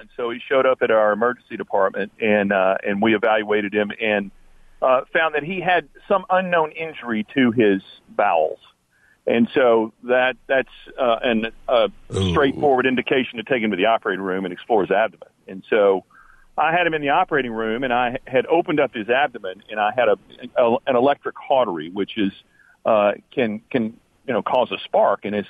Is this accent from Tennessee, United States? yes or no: yes; Nashville, Tennessee, United States; I'm a surgeon from Nashville, Tennessee.